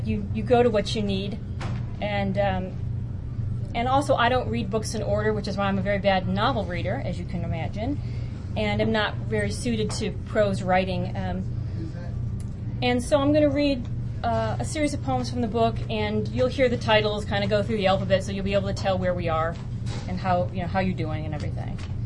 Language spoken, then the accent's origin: English; Michigan, United States; I'm from Michigan, and our state stone is a fossil called the Petoskey Stone